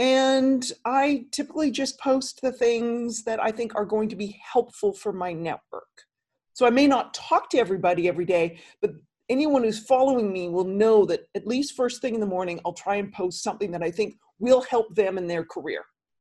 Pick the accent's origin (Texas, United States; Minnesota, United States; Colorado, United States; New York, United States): New York, United States; if I was being my New Yorker self, I'd say something worse.